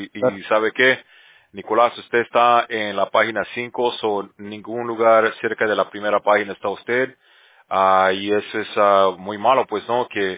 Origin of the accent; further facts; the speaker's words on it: Bolivia; yo también, yo soy de Bolivia, yo también hablo español, pues sí, es que prefiero español